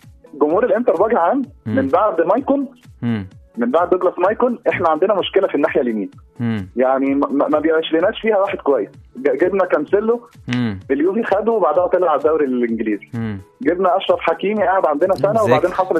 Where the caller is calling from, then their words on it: Saudi Arabia; بكلمك من السعوديه